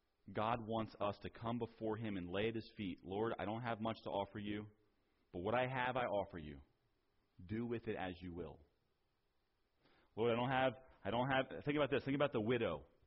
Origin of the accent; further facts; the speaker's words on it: New Jersey, United States; I remember as I grew up in New Jersey at Open Bible